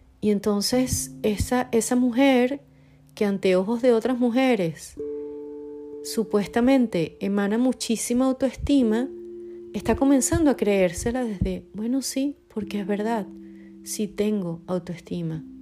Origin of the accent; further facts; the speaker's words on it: Caracas, Capital District, Venezuela; regreso para Caracas. En Caracas fue, wow, fue muy bueno. Fue como regreso a mi ciudad natal, que además tenía años que no vivía allí